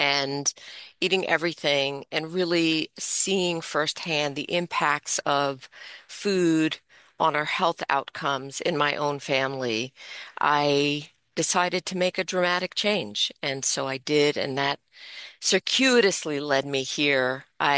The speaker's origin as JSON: {"language": "English", "town": "New York City", "region": "New York", "country": "United States", "tie": "born or raised there", "said": "I was a young entrepreneur, born and raised in New York City, and worked in that industry for many, many years"}